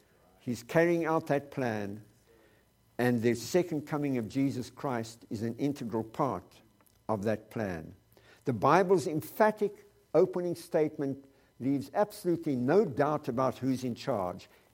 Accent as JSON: {"language": "English", "country": "South Africa", "said": "There's something about being a South African."}